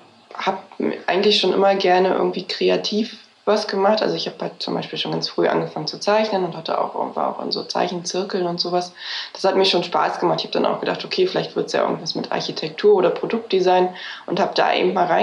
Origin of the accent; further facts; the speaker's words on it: Berlin, Germany; Also ich bin ja in Berlin hier aufgewachsen. Ich bin hier auch zur Schule gegangen und habe nach dem Abitur dann angefangen zu studieren hier in Berlin.